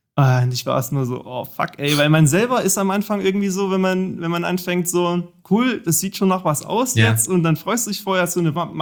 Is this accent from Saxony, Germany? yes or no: yes; Saxony, Germany; now in Dresden, Germany; Ich komme aus Dresden, also wohne aktuell in Dresden. Ursprünglich komme ich tatsächlich aus dem Vogtland, aus Sachsen. Ja, der Ort mit dem schlimmsten Dialekt wahrscheinlich in ganz Deutschland.